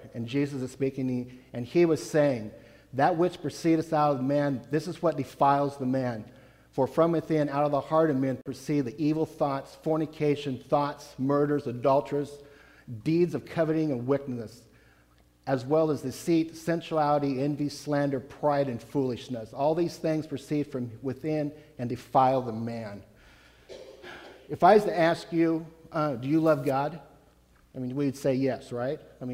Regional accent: Jefferson, United States; I grew up in Jefferson, like I said, and I attended JBC.

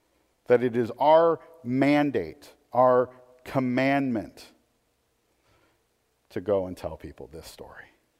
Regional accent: Portland, United States; See, I grew up in Portland, and I'm not going to say there was ever a time in Portland I would go, oh, that was, you know, it's the most beautiful city in the world.

